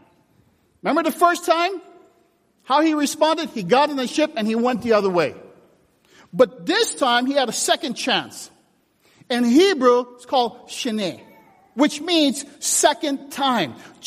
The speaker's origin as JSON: {"language": "English", "town": "Palos Verdes", "region": "California", "country": "United States", "tie": "born or raised there", "said": "I was brought up in Los Angeles, an area called Palos Verdes, Rolling Hills. It's a very affluent area."}